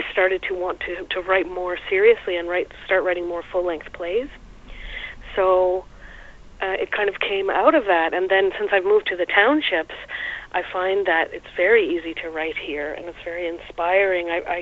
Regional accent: Nova Scotia, Canada; now in Quebec, Canada; And I am from Nova Scotia originally, mm-hmm. but I lived in Quebec for more than 20 years and in the townships now for 10.

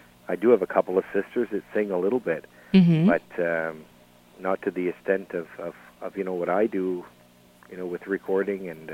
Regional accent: New Brunswick, Canada; I'm from Kapolei, New Brunswick.

